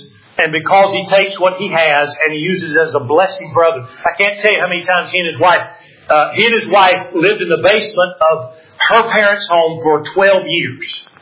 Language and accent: English; Georgia, United States; I know I'm from Georgia, and y'all hear all kinds of things from Southerners that are crazy in churches.